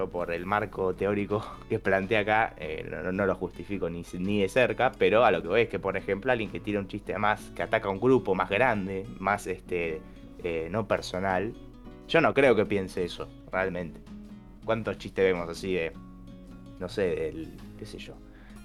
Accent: Argentina; nosotros somos argentinos, pero puede ofender a alguien tranquilamente.

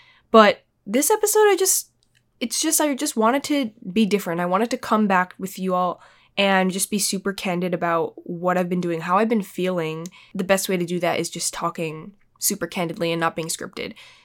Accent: New York City, New York, United States; born there; I was born here in New York City, so it was kind of like convenient for me

